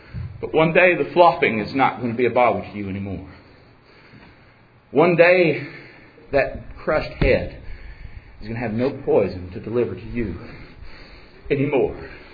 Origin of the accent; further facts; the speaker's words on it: California, United States; also born or lived in Mississippi; I remember some 21 years ago when we moved to Mississippi. We moved there from California.